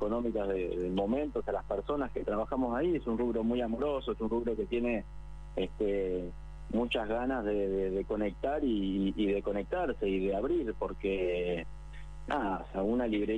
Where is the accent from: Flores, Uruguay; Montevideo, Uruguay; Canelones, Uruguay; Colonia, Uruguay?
Canelones, Uruguay; Cardal; Soy uruguayo, no soy montevideano, soy de un pueblito llamado Cardal, un pueblito muy pequeño, sin bibliotecas, sin librerías, un pueblo donde, quienes queríamos y necesitábamos leer, teníamos los libros del liceo, del secundario, de la escuela